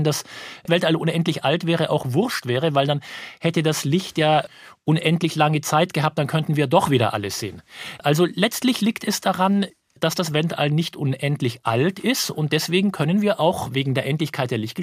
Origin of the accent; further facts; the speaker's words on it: Munich, Bavaria, Germany; um von München, wo ich groß geworden bin, aus Sterne zu schauen